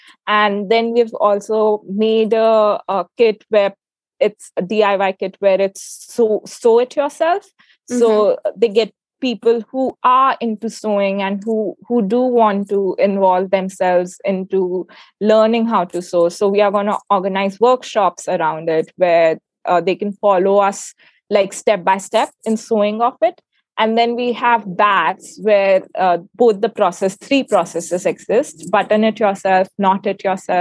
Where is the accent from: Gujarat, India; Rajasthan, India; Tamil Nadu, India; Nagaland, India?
Rajasthan, India; Jaipur; this ancient craft that's native to Jaipur, my hometown, Bahi Khata.